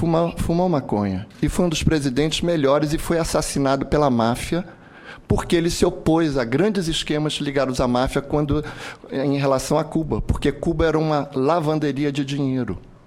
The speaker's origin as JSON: {"language": "Portuguese", "country": "Brazil", "said": "todos nós somos brasileiros, todos nós desejamos o melhor aos nossos filhos, todos nós queremos a melhor solução para o nosso país"}